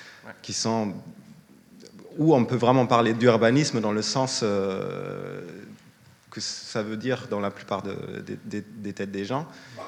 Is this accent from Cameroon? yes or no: no; Germany; now in Marseille, France; Et je suis allemand, donc j'ai grandi dans des villes d'Europe centrale qui sont extrêmement bien planifiées, extrêmement propres.